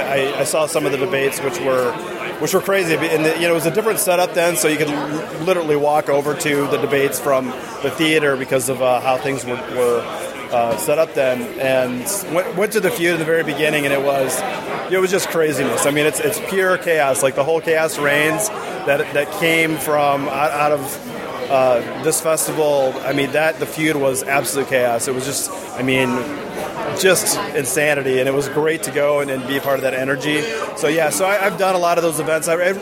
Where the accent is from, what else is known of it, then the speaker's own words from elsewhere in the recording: Chicago, Illinois, United States; I'm from Chicago.